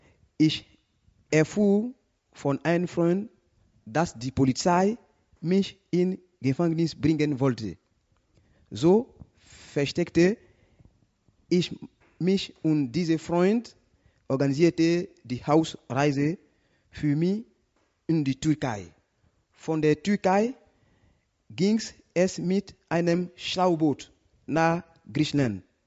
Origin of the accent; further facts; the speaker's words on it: Côte d’Ivoire; German is a second language; now in Germany; Ich komme aus Afrika. Mein Land heißt Elfenbeinküste.